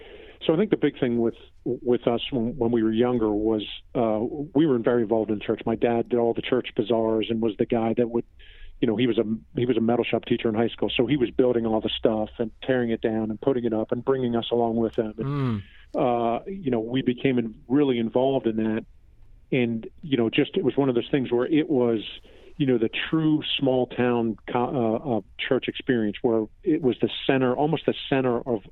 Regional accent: Cleona, Pennsylvania, United States; I'm originally from Cleona, Pennsylvania, the town over from Annville.

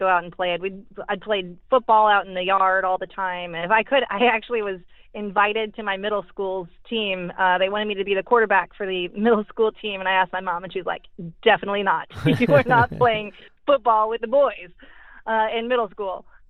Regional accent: St. Louis, Missouri, United States; born there; I was born in St. Louis and pretty small family.

